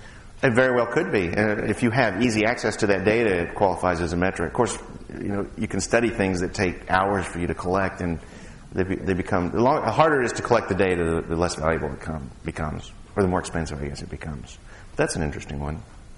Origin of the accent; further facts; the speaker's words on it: Austin, Texas, United States; And I'm from Austin, so I've got a bit of a technology bent.